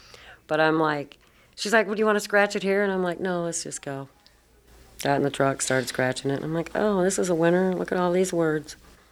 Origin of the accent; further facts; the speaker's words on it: Cedar Rapids, Iowa, United States; and I'm from Cedar Rapids.